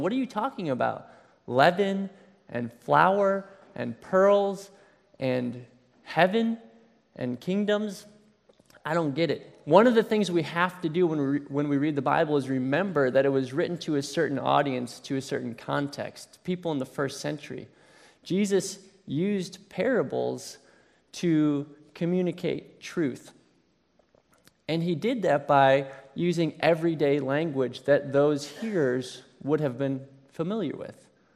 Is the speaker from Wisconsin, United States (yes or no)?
yes; Wisconsin, United States; We're both from Wisconsin. So we're both Packer fans. We bleed cheese.